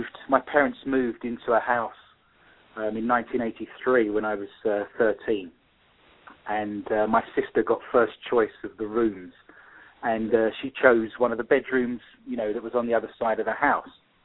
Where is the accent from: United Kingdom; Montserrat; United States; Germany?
United Kingdom; London; accent: East London; I've got an East London accent. If anyone was listening from London, they'd know instantly I came from the East End of London just by my accent, which is slightly different to the South of London or to the West of London